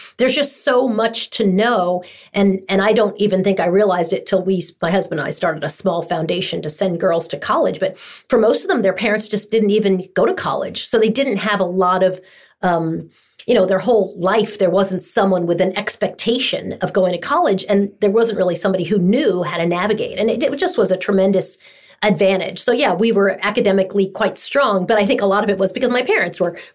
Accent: New York, United States; I grew up in Long Island.

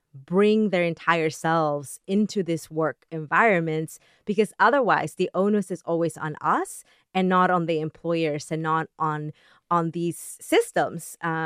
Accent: Texas, United States; also born or lived in New York; now in Los Angeles, United States; I grew up in Texas. I lived in New York for 10 years, and now I live in Los Angeles.

